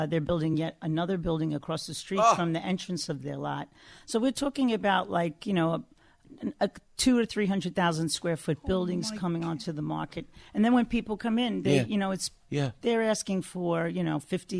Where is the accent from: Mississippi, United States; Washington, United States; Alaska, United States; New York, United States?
New York, United States; New Dorp Beach; I came from New Dorp Beach. Yeah, my dad was a police officer and my mom was a teacher.